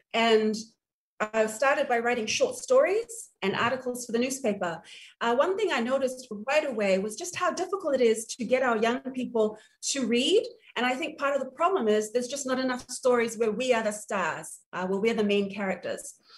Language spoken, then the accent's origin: English; Lotopa, Tuamasaga, Samoa; And so I grew up here in Lotopa, Alafua area.